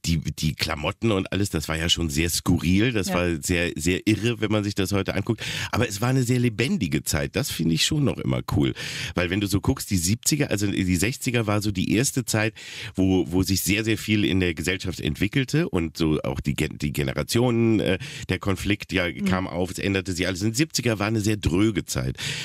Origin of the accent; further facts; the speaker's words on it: Peine, Lower Saxony, Germany; Ich bin aber groß geworden in Peine.